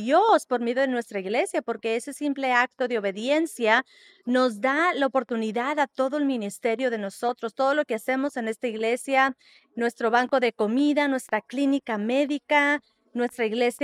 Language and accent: Spanish; London, United Kingdom; Spanish is a second language; tengo un acento de allá yo vengo de otro país, ¿verdad? De allá de Londres.